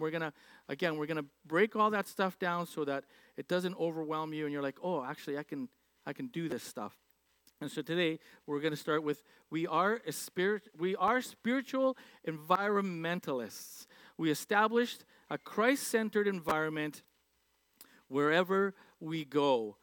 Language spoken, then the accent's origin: English; Alberta, Canada; growing up in Alberta and being a pipeline kind of believing kid